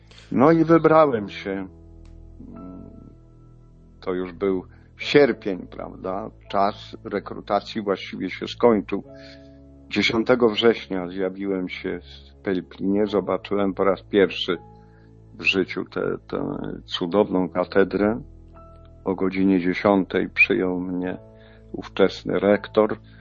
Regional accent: Gdynia, Pomeranian Voivodeship, Poland; bo ja z Gdyni pochodzę.

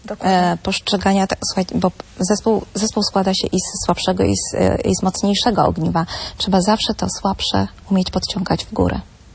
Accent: Toruń, Kuyavian-Pomeranian Voivodeship, Poland; ja jestem torunianką, jestem Polką i nigdy się nie wstydziłam tego, że jestem Polką.

